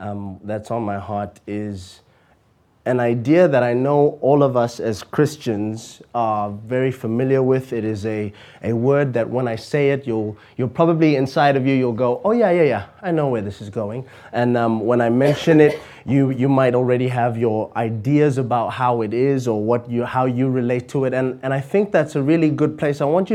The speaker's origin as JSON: {"language": "English", "town": "Kimberley", "region": "Northern Cape", "country": "South Africa", "said": "I'm from Kimberley. I was going to do law."}